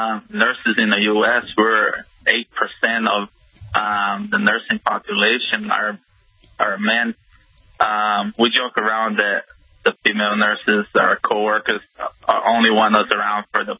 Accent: Florida, United States; Yes. I'm a Brazilian background, born and raised in South Florida, though.

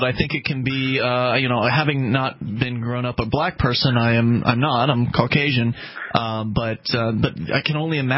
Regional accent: Sarasota, Florida, United States; now in Keene, United States; who actually had moved here from our hometown of Sarasota, Mark and my hometown of Sarasota

